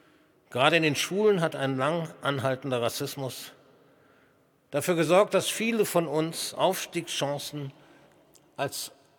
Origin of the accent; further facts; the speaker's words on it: Germany; Ich bin eine Deutsche und es ist mir wichtig, dass die Mehrheitsgesellschaft versteht, dass wir Sinti ebenfalls Deutsche sind.